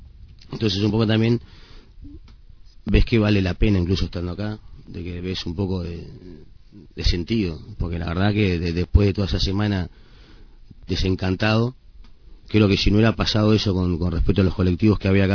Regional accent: Montevideo, Uruguay; para mí este barrio es lo más parecido a donde yo me crié, en Montevideo

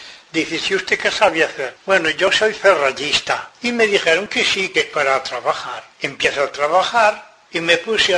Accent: Oleiros, Galicia, Spain; moved away as an adult; now in Venezuela; Soy de La Coruña, Ayuntamiento de Oleiros. Me casé después que me licenciaron del ejército, pero ya debía tener mis 24 o 25 años. Y fui cuando me decidí ir a Venezuela.

